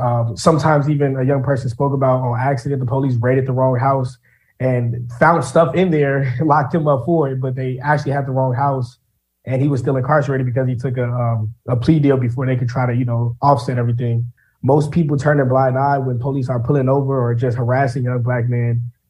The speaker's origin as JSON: {"language": "English", "town": "Chicago", "region": "Illinois", "country": "United States", "tie": "born or raised there", "said": "It's pretty crazy how growing up in Chicago, it's so normal to get harassed by police as a young Black man."}